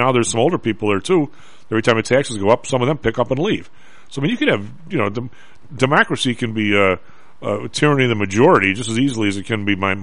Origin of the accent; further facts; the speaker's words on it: Evergreen Park, Illinois, United States; I mean, I'm up on this because we grew up in Evergreen Park